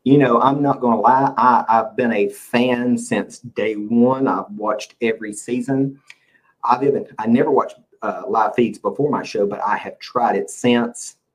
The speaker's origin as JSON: {"language": "English", "region": "North Carolina", "country": "United States", "tie": "born or raised there", "said": "So I got another job with the state of North Carolina at a college in my hometown, Stanley Community College."}